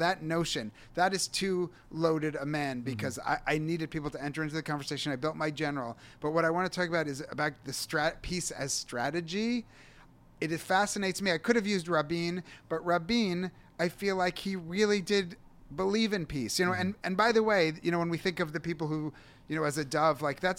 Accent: United States; moved away as an adult; now in Israel; he was Australian, you know, I'm American, but this idea that like, you know, maybe he got more Zionist Israel and I got more biblical Israel, but we'd both moved there.

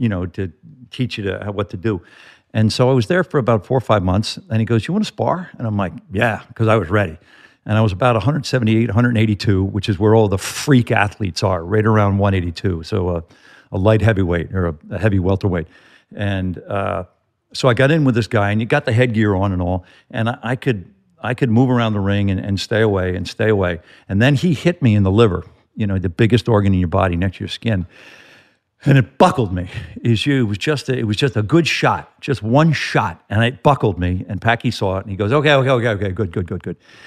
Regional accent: Ireland; I'm the Irish jackass in the corner who was bitter about everything.

